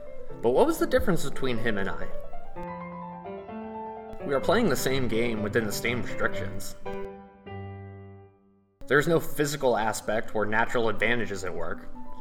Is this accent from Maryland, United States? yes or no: yes; Baltimore, Maryland, United States; I'm actually from Baltimore, but I am really excited to visit the city.